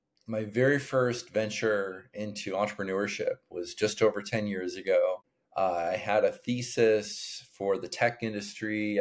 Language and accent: English; Illinois, United States; Like we just shared, I grew up in the Midwest, right outside of Chicago.